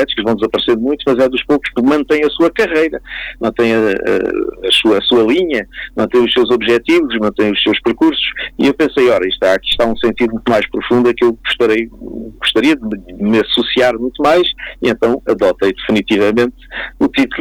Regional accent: Alentejo, Portugal; claro que tem, sou alentejano.

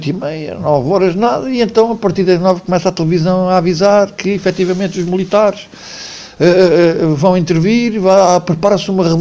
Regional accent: Maputo, Maputo City, Mozambique; sou natural de Moçambique, nasci em Lourenço Marques, chamava-se Lourenço Marques, agora chama-se Maputo.

